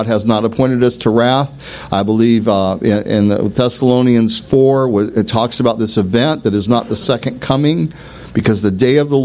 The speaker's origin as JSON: {"language": "English", "town": "Portland", "region": "Oregon", "country": "United States", "tie": "born there", "also_born_or_lived": "Medford, Oregon", "moved": "yes", "said": "I'm born in Portland. We moved out here from Medford, Oregon, and Southern Oregon in 1999."}